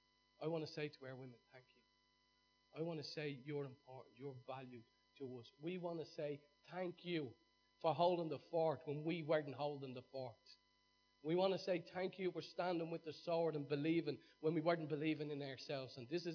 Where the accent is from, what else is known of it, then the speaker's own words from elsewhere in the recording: Ireland; Now, you know, sometimes we say that as Irish people, but we don't mean it.